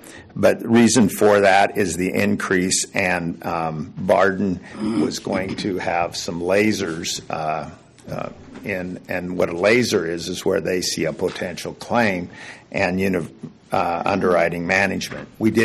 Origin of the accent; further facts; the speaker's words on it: Lincoln, Nebraska, United States; I'm actually from Lincoln.